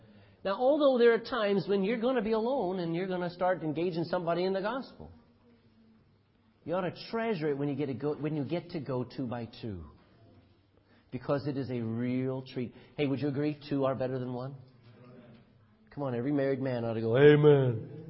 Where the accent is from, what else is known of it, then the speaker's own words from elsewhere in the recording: Texas, United States; I come from Texas. And there are a few Texans who know how to lasso things.